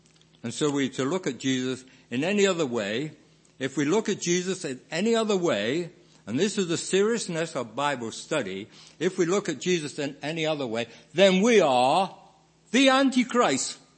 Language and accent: English; England, United Kingdom; And as a boy growing up in England